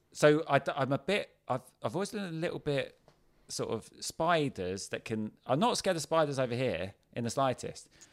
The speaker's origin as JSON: {"language": "English", "country": "United Kingdom", "said": "well, I'm in a show called Best of British, so they pretty much know that's where I'm from."}